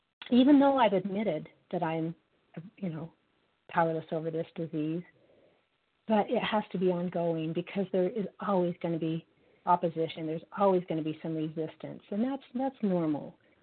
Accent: Utah, United States; I'm from Utah.

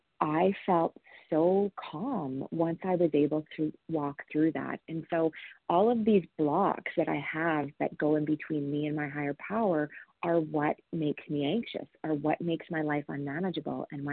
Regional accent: Alberta, Canada; I am from Alberta, Canada

